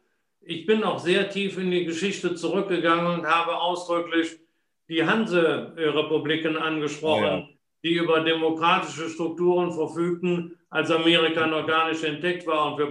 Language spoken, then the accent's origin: German; Rhineland, Germany; da muss man als Rheinländer staunen, wie clever man Politik machen kann.